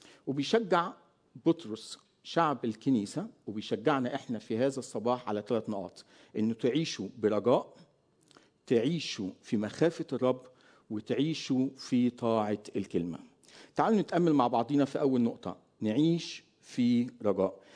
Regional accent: Egypt; now in Lebanon; أنا مصري لكن مقيم حاليا في لبنان

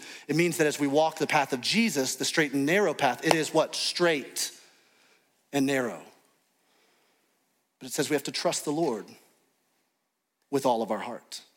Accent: Alabama, United States; moved away; also born or lived in Indianapolis; I was actually born in Indianapolis, but I grew up in Alabama, so we were not familiar with basketball very much in Alabama.

